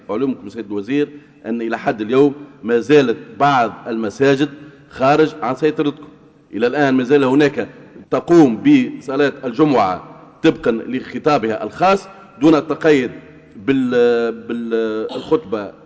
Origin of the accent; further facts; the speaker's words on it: Tunisia; عندنا في تونس